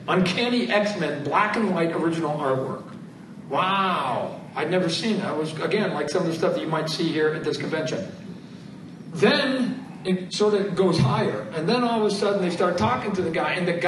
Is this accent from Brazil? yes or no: no; Canada; I'm Canadian, I'm in Calgary